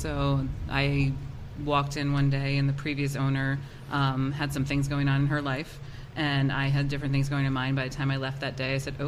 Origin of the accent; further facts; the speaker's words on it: Catskill, New York, United States; now in Athens, United States; I grew up in Catskill.